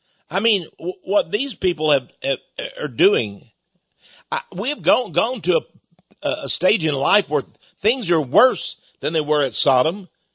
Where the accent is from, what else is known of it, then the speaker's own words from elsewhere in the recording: Texas, United States; I'm from East Texas, a little town.